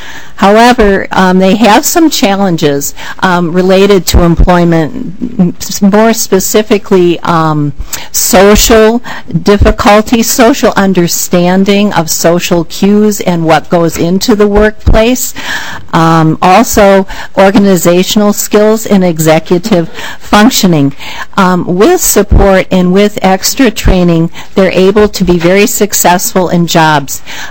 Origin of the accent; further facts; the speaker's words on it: Rochester, Minnesota, United States; I'm from Rochester, Minnesota.